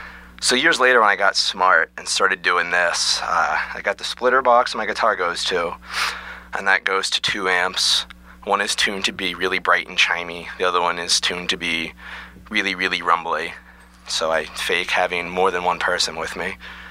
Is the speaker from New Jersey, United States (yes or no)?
yes; New Jersey, United States; also born or lived in Boston; now in Portland, United States; and I grew up in New Jersey, save for a brief stint in Boston